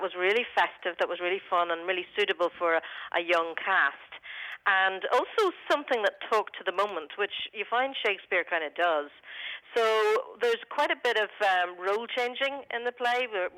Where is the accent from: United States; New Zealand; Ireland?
Ireland; and we're Irish, so we kind of feel, you know, if we can't cope with the elements, who can?